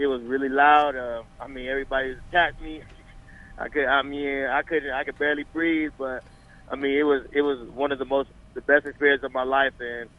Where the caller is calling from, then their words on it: California, United States; Southern California.